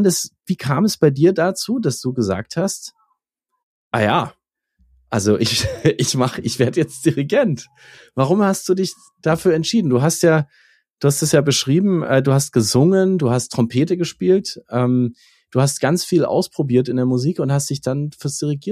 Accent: Nuremberg, Bavaria, Germany; also ich bin in Nürnberg aufgewachsen

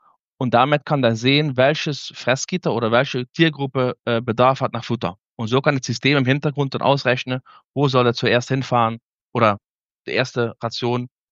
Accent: Limburg, Netherlands; German is a second language; now in Germany; Ich komme aus den Niederlanden, aus dem Süden. Bin geboren ganz nah am Dreiländereck, Belgien, Deutschland und natürlich Niederlande.

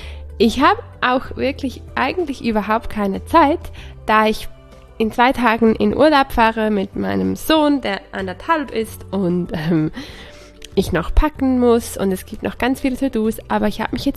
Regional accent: Switzerland; Ich bin aus der Schweiz oder ich lebe in der Schweiz. Ich bin Schweizerin und Italienerin.

